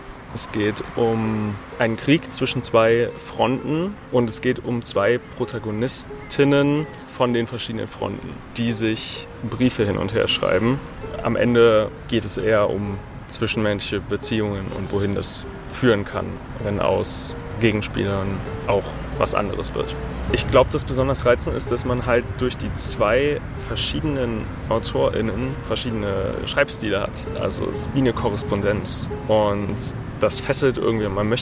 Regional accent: Berlin, Germany; ich komme aus Berlin. Ich bin 23 Jahre alt und ich studiere Lehramt.

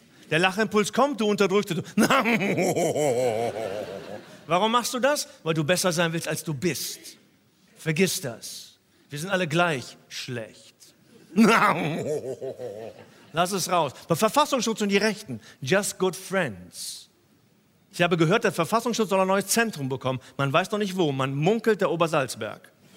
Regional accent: Cologne, North Rhine-Westphalia, Germany; Da, wo ich herkomme, in Köln

